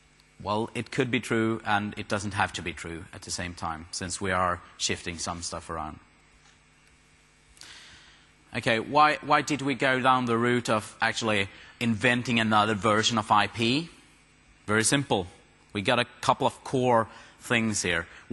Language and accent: English; Sweden; I'm from Sweden.